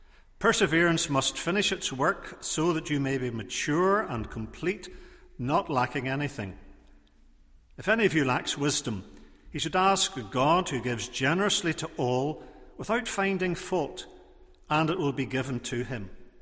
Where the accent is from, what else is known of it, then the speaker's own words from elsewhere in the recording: Portrush, Northern Ireland, United Kingdom; I grew up in Portrush, and there were plenty of stormy days there